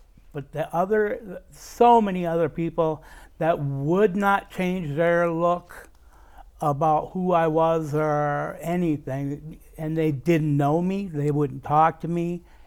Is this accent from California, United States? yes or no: no; Rochester, Minnesota, United States; born there; I was born in Rochester, Minnesota.